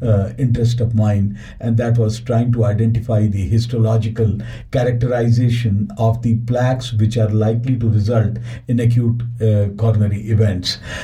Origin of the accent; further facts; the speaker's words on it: India; moved away as an adult; As you know, I was born and brought up in India